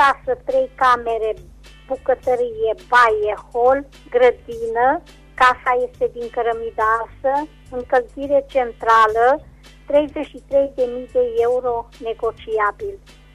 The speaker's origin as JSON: {"language": "Romanian", "town": "Reșița", "region": "Caraș-Severin", "country": "Romania", "said": "din Reșița"}